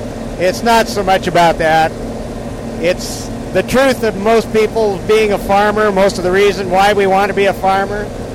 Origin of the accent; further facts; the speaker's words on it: Lewiston, Idaho, United States; also born or lived in Orofino, Idaho; I went to grade school in Orofino, Idaho, graduated from high school in Lewiston. My grandfather farmed about 15 miles south of Colfax, but I didn't grow up on the farm.